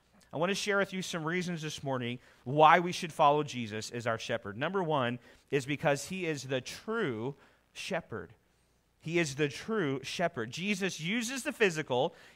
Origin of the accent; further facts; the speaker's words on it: Ponca City, Oklahoma, United States; Where I grew up in Ponca City, Oklahoma, there was a sheep farmer in the church